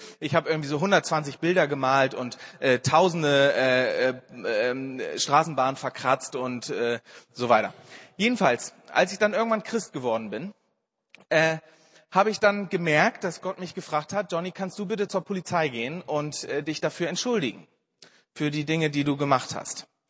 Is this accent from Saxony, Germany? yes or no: no; Bremen, Germany; Ich komme aus Bremen ursprünglich und habe ein Praktikum in Marburg gemacht.